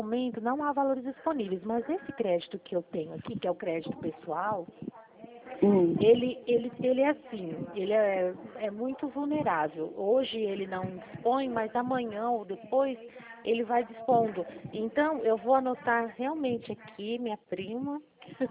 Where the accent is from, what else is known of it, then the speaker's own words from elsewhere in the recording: Marília, São Paulo, Brazil; born there; eu nasci em Marília, né? Sou do estado de São Paulo.